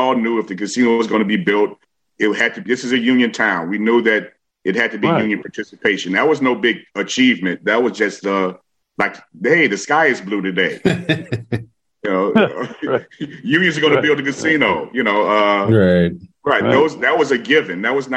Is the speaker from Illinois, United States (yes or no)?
yes; Chicago, Illinois, United States; I am a Chicagoan, and I think almost all Chicagoans want the same thing.